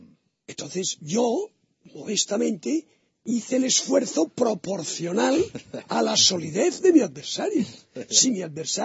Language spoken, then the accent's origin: Spanish; Catalonia, Spain; yo, como catalán que soy